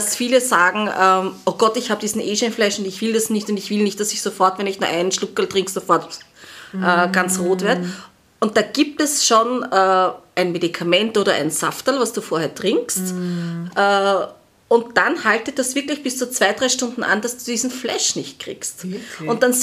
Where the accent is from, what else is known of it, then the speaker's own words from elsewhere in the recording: Austria; bei uns in Österreich